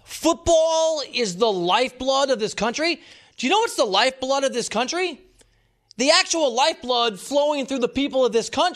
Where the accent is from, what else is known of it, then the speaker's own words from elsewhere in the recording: Iowa, United States; now in Los Angeles, United States; I'm a kid from Iowa, lives in L.A.